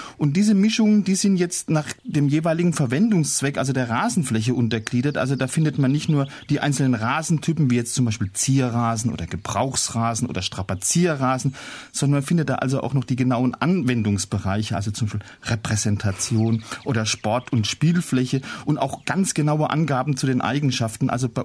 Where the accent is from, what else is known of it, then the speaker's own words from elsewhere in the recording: Germany; Ja, so sind wir Deutsche halt mal.